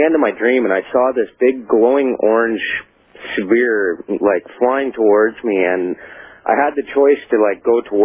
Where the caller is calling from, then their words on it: British Columbia, Canada; I'm calling from British Columbia, Canada.